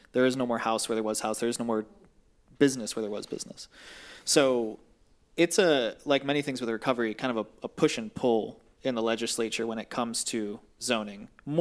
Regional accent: Florida, United States; I'm from South Florida, which gets hit by storms constantly, but we're flat.

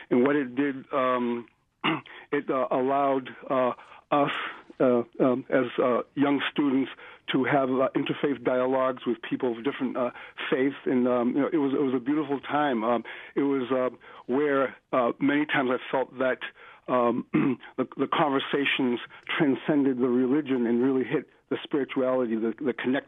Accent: Massachusetts, United States; I was raised Roman Catholic in Massachusetts.

